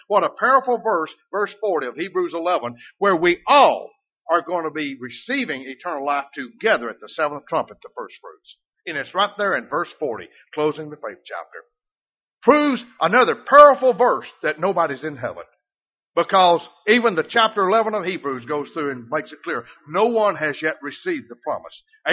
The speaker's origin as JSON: {"language": "English", "region": "Alabama", "country": "United States", "said": "I don't have to tell them sometimes I'm from the Southland. They say, oh, you somewhere from down south. And when I say Bama, they know. They know. Oh, you've got that accent."}